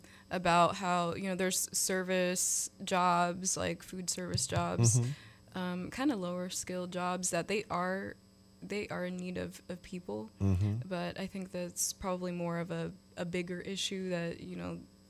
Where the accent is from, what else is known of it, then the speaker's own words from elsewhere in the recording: New York City, New York, United States; born there; That's actually where my parents first migrated to. That's where I was born in New York City.